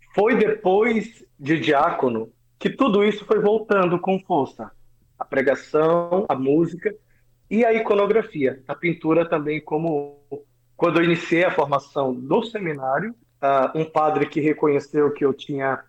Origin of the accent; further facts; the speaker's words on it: Acre, Brazil; moved away as an adult; now in São Paulo, Brazil; eu sou natural do estado do Acre, no norte do país. Vivo em São Paulo há 16 anos, mas até os 20, 21 anos eu morei lá.